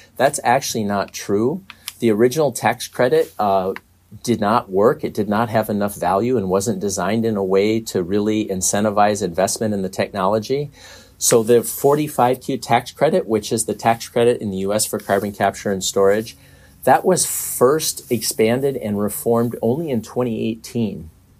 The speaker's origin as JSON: {"language": "English", "region": "North Dakota", "country": "United States", "said": "and I'm from North Dakota."}